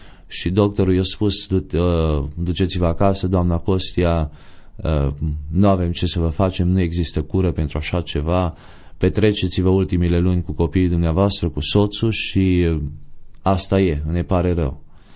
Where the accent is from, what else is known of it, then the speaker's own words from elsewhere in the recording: Ineu, Arad County, Romania; eu am crescut în Ineu, județul Arad